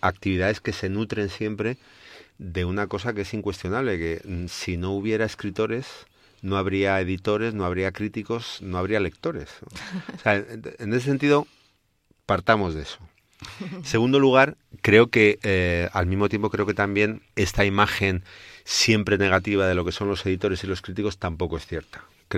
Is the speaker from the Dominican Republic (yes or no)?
no; Spain; now in United States; ya que vengo de España y estoy en Estados Unidos